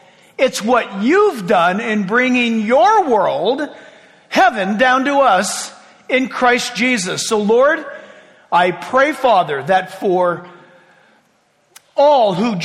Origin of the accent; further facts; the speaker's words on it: California, United States; but if you've been born and raised in California, we know earthquakes.